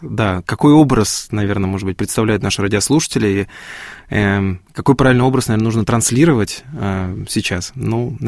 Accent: Tver, Tver Oblast, Russia; Ну, мы родом из с Твери

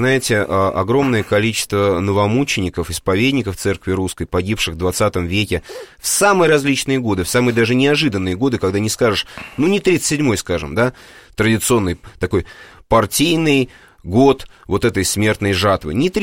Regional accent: Moscow, Russia; Я сам москвич, вы москвич, все мы москвичи

